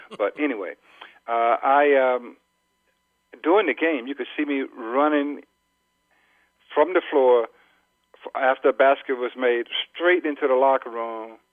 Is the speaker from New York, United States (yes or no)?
no; Mississippi, United States; moved away; Well, you know, when I came up from Mississippi, I was t- taught to read everything